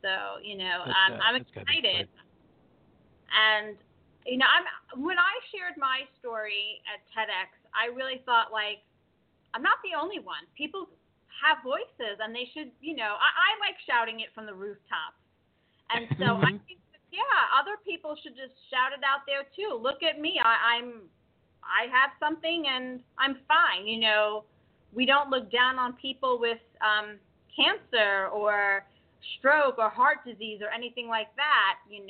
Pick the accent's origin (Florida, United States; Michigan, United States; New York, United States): New York, United States; You know, that's where I'm from. I'm a New Yorker, and you know, I'm a Southern transplant. No, I'm a Northern transplant in the South, and I'm excited to return to my, you know, hometown